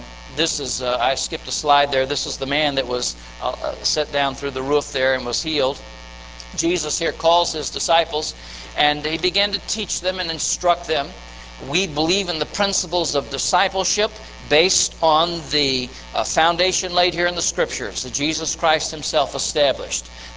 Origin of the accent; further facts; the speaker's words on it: Tennessee, United States; And I'm from Tennessee, gentlemen, so we're brothers, in case you didn't know.